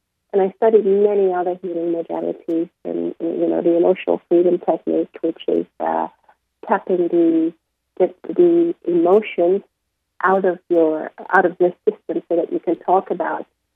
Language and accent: English; Malaysia; also born or lived in Singapore / Netherlands; when we moved, this happened in Malaysia. I grew up in Singapore, Malaysia. And when we returned to Holland